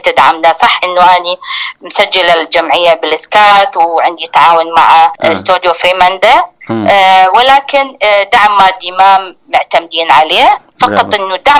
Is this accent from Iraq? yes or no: yes; Iraq; ولكن كوني عراقية